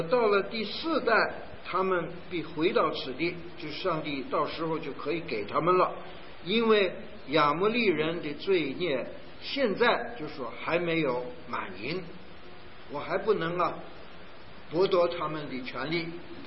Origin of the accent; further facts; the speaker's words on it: China; 因为我们中国人啊自古以来教育儿女要孝敬父母